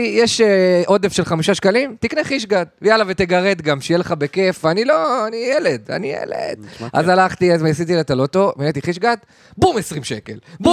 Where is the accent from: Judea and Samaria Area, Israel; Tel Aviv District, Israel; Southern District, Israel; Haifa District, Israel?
Haifa District, Israel; Kiryat Ata; מקריית אתא.